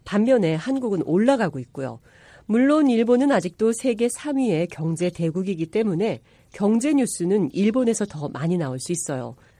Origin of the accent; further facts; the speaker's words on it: Texas, United States; Korean is a second language; also born or lived in Missouri; 저는 미주리주에서 태어나 텍사스주에서 자랐는데요. 텍사스에 있는 작은 지역 언론에서 일하고 있었어요.